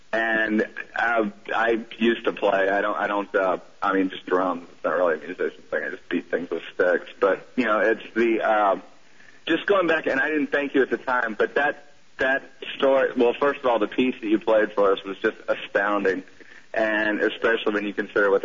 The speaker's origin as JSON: {"language": "English", "region": "the South", "country": "United States", "accent": "southern", "said": "sorry, I'm sliding into my southern accent."}